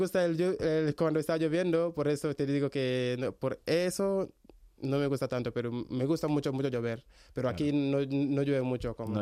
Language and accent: Spanish; Serekunda, Gambia; nosotros vivimos en el centro, en Serecunda se llama, Serecunda. Uh-huh. Es que nosotros vivimos ahí con mi familia y todo, pero estamos muy bien ahí.